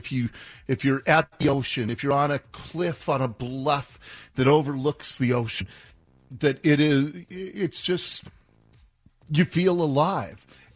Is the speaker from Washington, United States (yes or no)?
yes; Seattle, Washington, United States; Finney Ridge is just east from where I grew up in Ballard. Finney Ridge is up near the Woodland Park Zoo. It's a nice little old Seattle neighborhood.